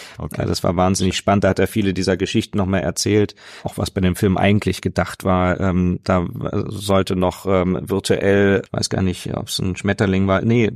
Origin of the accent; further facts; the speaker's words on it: Hanover, Lower Saxony, Germany; in der Kirche aufgewachsen, in einer ganz tollen evangelischen Gemeinde, wo wirklich damals in Hannover alle Familien, die ganze Nachbarschaft war